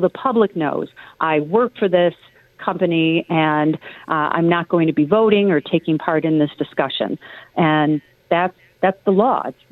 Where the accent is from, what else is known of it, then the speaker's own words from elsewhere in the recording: North Tonawanda, New York, United States; I wear my love for my hometown, the city of North Tonawanda, on my sleeve